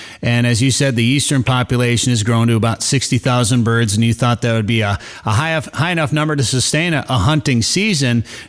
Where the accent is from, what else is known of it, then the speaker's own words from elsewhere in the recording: Minnesota, United States; also born or lived in Wisconsin; You know, I grew up hunting in Minnesota and even western Wisconsin, and we didn't see cranes very much.